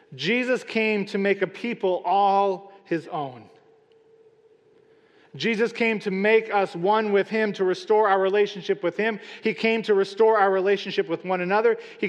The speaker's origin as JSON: {"language": "English", "region": "Wisconsin", "country": "United States", "tie": "born or raised there", "said": "When I was growing up in Wisconsin, I was working retail, and on Sunday afternoon when the Packer game was on"}